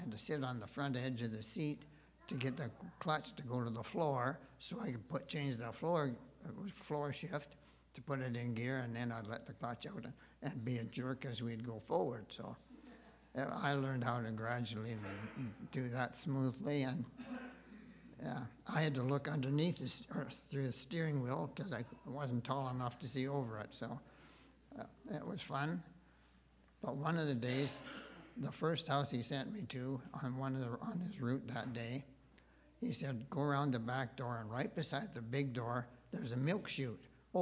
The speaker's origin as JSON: {"language": "English", "town": "Calgary", "region": "Alberta", "country": "Canada", "tie": "born or raised there", "said": "I grew up in Calgary in a non-Christian home, and my dad delivered bread for Palace Bakery."}